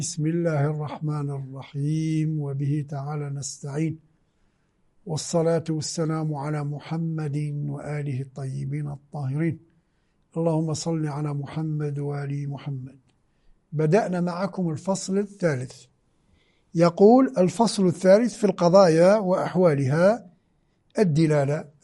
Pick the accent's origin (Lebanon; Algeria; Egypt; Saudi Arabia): Algeria; moved away as an adult; now in Qom, Iran; أول ما دخلت الحوزة في قم المقدسة وأنا جئت من الجزائر بذهنية جامعية، كنت أدرس في الجامعة الفيزياء النظرية